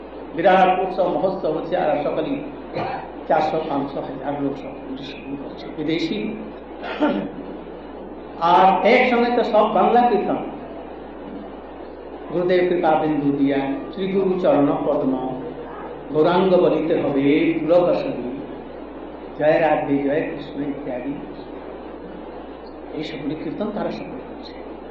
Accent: India; ভারত থেকে আসি, আমি একটি সমৃদ্ধ অত্যন্ত সমৃদ্ধ ভারত থেকে এসেছি

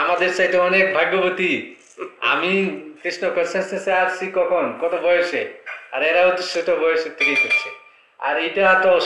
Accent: Mymensingh, Mymensingh Division, Bangladesh; also born or lived in Dhaka; now in Sydney, Australia; আমরা ময়মনসিংহ এর লোক।

